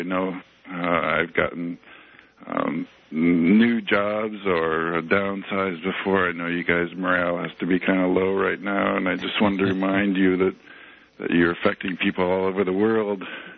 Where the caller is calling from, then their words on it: Guangzhou, Guangdong, China; I'm actually calling from Guangzhou, which is where the SARS outbreak started